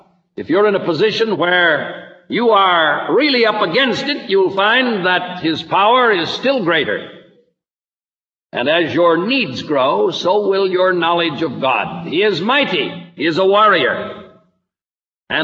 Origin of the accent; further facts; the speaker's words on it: California, United States; born or raised there